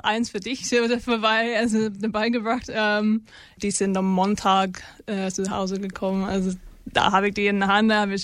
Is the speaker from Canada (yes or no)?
no; England, United Kingdom; German is a second language; moved away as an adult; now in Würzburg, Germany; ich komme aus England ursprünglich, aber bin jetzt seit fast 3 Jahren in Würzburg.